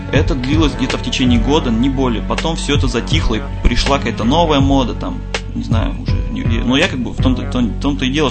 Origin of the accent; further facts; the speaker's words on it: Novosibirsk, Novosibirsk Oblast, Russia; да, из Новосибирска